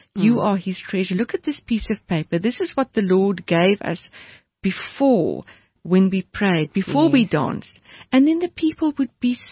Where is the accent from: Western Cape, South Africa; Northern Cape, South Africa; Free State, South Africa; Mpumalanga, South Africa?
Western Cape, South Africa; Durbanville; I'm from Durbanville, so that's where we often dance.